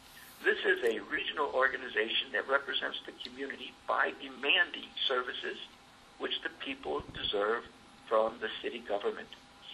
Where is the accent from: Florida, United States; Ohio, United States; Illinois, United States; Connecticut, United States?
Illinois, United States; Chicago; I'm from Chicago